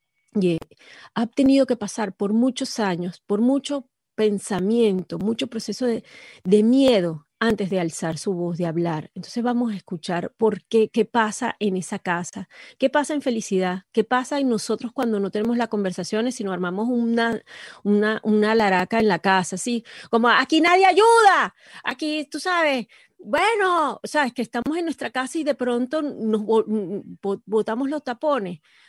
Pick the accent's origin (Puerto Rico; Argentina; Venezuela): Venezuela; nosotros como venezolanos